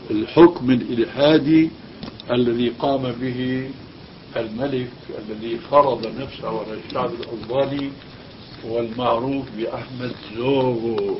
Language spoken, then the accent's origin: Arabic; Damascus, Damascus Governorate, Syria; moved away; also born or lived in Albania; أنا ما هاجرت من سوريا إلى هنا بعد الثورة التي قامت هنا، لا، أنا كنت أنظر من بعيد، وهذا لعله بعد الله من فضل والدي رحمه الله الذي هاجر بنا من ألبانيا إلى